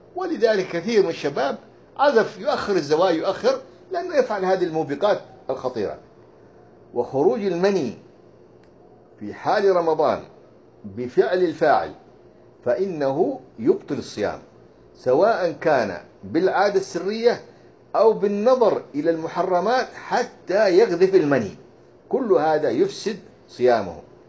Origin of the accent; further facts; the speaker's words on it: Syria; now in Turkey; فنحن كنا كسوريين في تركيا